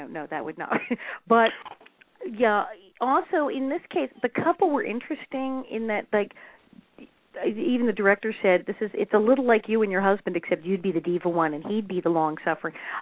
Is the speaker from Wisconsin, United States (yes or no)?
no; West Hollywood, California, United States; also born or lived in New York; as I said, I was born in New York and grew up in West Hollywood.